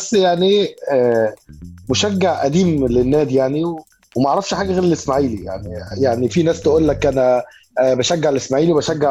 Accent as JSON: {"language": "Arabic", "country": "Egypt", "said": "معرفش ليه بنيجي عندنا في مصر"}